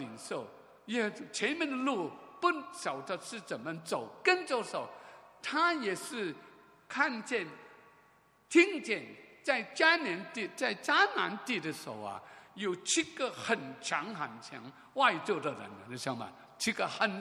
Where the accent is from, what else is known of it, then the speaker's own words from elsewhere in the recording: Hong Kong; 我是香港来的人